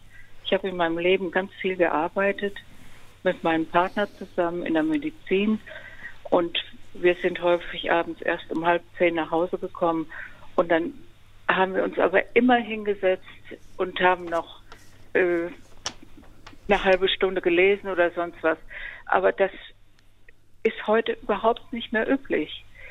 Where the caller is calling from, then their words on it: Stadthagen, Lower Saxony, Germany; Ich komme aus Stadthagen.